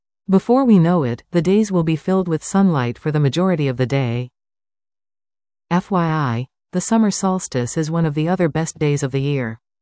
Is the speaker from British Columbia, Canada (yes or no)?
yes; British Columbia, Canada; You can tell I'm from the Lower Mainland because I didn't bring up the rain.